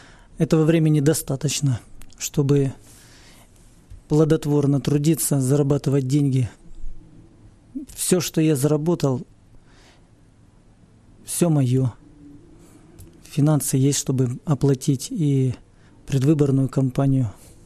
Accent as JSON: {"language": "Russian", "town": "Druzhkivka", "region": "Donetsk Oblast", "country": "Ukraine", "tie": "born or raised there", "also_born_or_lived": "Kharkiv", "said": "Я родился в Харкові, но буквально в течение года переехали мои родители жить в Дружковку. Угу. И до 17 лет я жил в Дружковке, пока не поступил в Харківський авіаційний інститут."}